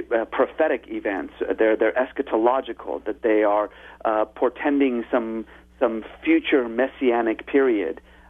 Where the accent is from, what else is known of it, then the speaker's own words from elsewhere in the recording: United States; as an American, I have to constantly say that as much as I support Israel, the only thing that matters to me is sort of the what's in the best interest of the United States